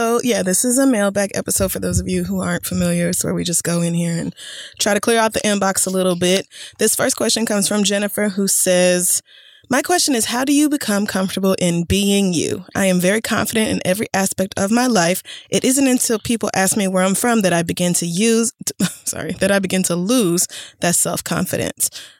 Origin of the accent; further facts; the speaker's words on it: Chicago, Illinois, United States; I tell people I'm from Chicago, but if the person asking me where I'm from is from inner city Chicago, they are quick to tell me that I am not really from Chicago.